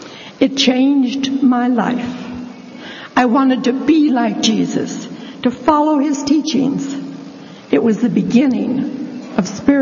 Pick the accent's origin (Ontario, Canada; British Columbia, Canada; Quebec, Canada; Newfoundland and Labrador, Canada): British Columbia, Canada; Vancouver; Hello, Vancouver. I'm from Vancouver.